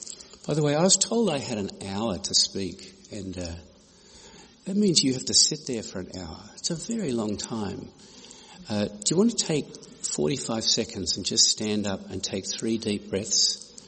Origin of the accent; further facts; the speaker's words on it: Canada; and I am a Canadian.